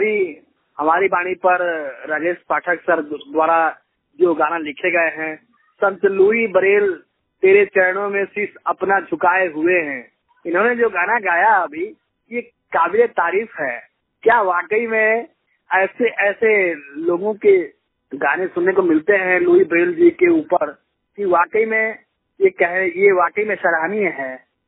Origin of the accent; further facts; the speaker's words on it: Mail Bazar, Uttar Pradesh, India; जिला देवरिया, उत्तर प्रदेश, ग्राम मईल बाजार का रहने वाला हूँ